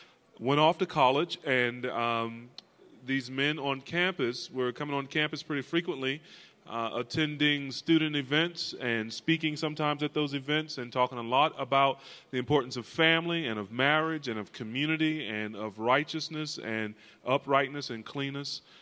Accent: North Carolina, United States; I grew up in the Bible Belt, grew up in North Carolina in a nominally Christian home, in a nominally Christian culture setting

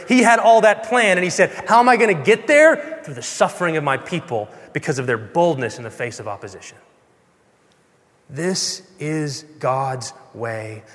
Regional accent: Texas, United States; I'm from West Texas. I can say that. I'm allowed.

